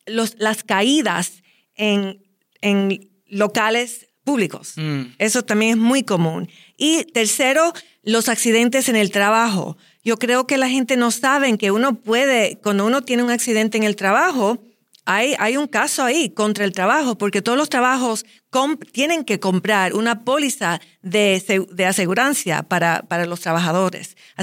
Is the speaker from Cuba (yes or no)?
yes; Cuba; now in United States; yo soy cubana, soy de padres cubanos.